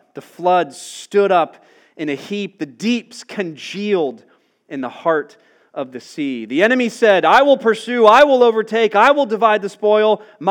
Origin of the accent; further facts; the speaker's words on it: Atlanta, Georgia, United States; I remember growing up in Atlanta, there was an oldies station